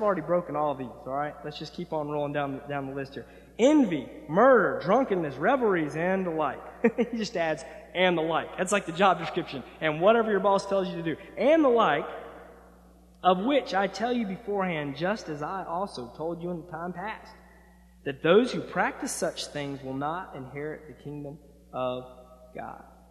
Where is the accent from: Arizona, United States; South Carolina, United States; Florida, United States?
Florida, United States; Palm Beach; where I was raised in South Florida, and right there in Palm Beach, we used to go riding and looking at all this stuff.